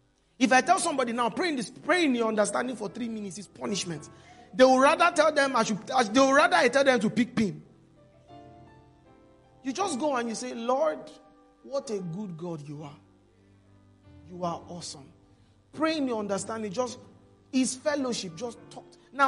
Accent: Imo, Nigeria; I don't know if I'm an Igbo man. I'm from Imo State.

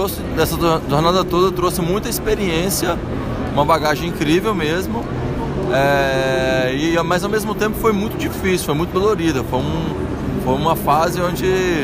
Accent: Minas Gerais, Brazil; Eu vim do planeta de Minas Gerais.

